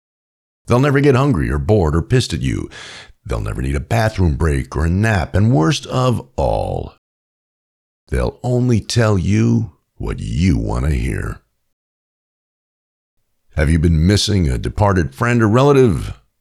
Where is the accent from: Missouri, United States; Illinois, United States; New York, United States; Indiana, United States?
New York, United States; As a kid growing up in New York, I knew several kids whose families fled Castro.